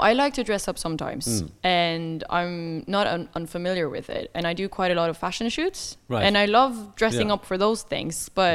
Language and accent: English; Ålesund, Møre og Romsdal, Norway; There's this place 1.5 hours from my hometown, Ålesund.